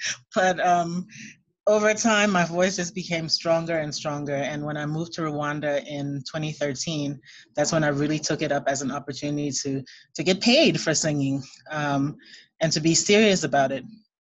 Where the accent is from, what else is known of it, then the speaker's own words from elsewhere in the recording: Liberia; okay, I'm from Liberia, but I don't speak a local language. I don't have a local name. Do I really belong?